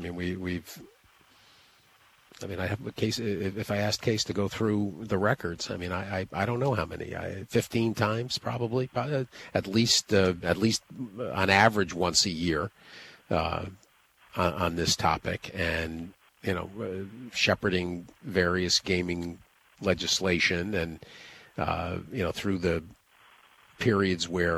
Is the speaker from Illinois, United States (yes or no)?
yes; Chicago, Illinois, United States; their first trip to the racetrack, growing up in Chicagoland